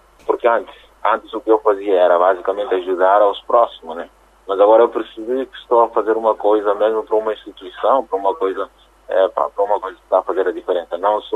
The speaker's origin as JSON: {"language": "Portuguese", "country": "Guinea-Bissau", "moved": "yes", "lives_now": "Barcelos, Portugal", "said": "nós, por exemplo, quando saímos da Guiné, a nossa porta de entrada é Lisboa, que é o aeroporto de Lisboa."}